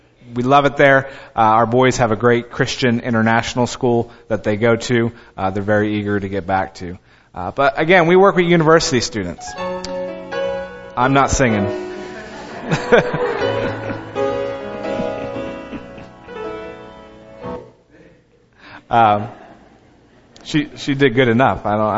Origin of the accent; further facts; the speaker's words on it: Sicklerville, New Jersey, United States; I grew up in Sicklerville, New Jersey, going to the Sicklerville Methodist Church